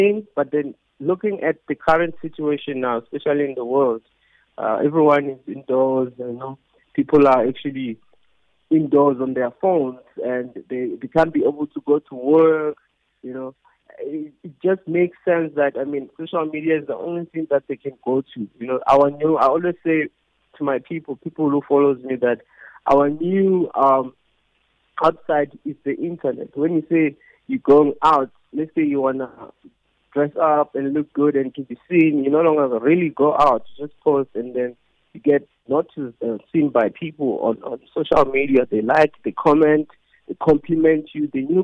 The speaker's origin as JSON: {"language": "English", "town": "Venda", "region": "Limpopo", "country": "South Africa", "tie": "born or raised there", "lives_now": "Gauteng, South Africa", "said": "It's a vendor name. I'm a vendor. I was raised in Venda. I just came here in Gauteng just to hustle."}